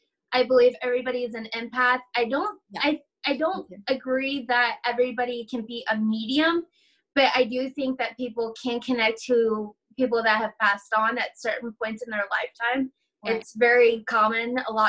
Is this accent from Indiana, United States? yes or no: yes; Indiana, United States; I grew up in Indiana, this small Dollar Tree, Dollar General.